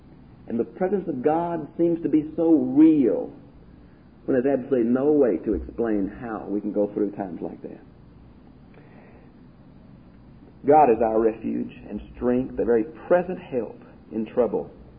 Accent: Houston, Texas, United States; I have lived out here that long, I guess, but I'm from Houston, and I have certainly seen the hurricanes.

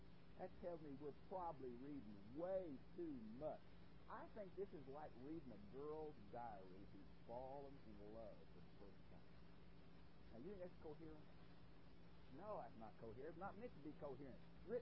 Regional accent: Houston, Texas, United States; here even in Texas, I come from Houston.

